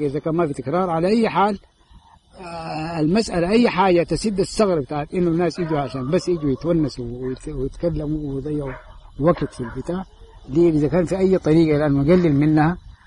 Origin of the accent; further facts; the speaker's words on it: Sudan; التعزية اللي درجوا عليها النساء في عندنا في السودان